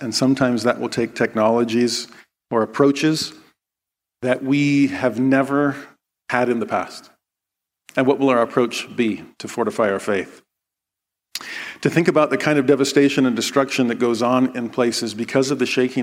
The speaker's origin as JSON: {"language": "English", "region": "California", "country": "United States", "tie": "born or raised there", "said": "there was an earthquake 10 minutes away from my hometown in Southern California."}